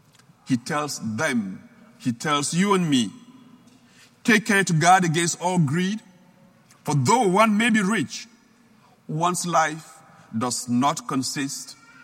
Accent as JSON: {"language": "English", "country": "Cameroon", "said": "I come from Cameroon in Central West Africa"}